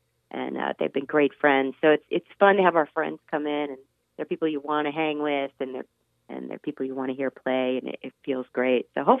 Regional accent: Clearwater, Florida, United States; It's about an hour south of my hometown of Clearwater, St. Petersburg.

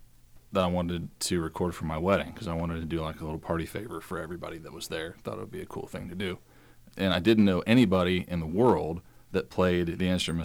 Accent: Washington, West Virginia, United States; We're from Washington, West Virginia, and we play Americana music.

